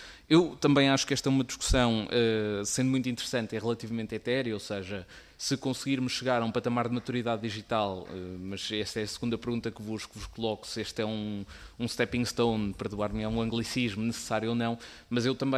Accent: Porto, Portugal; eu sou do Porto

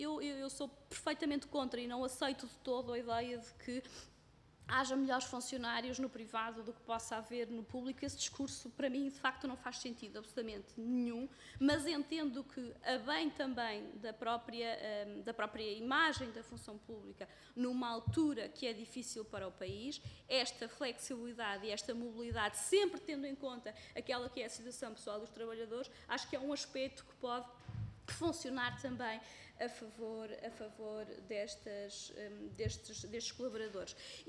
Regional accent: Norte, Portugal; Sou do distrito de Bragança, conheço bem a realidade

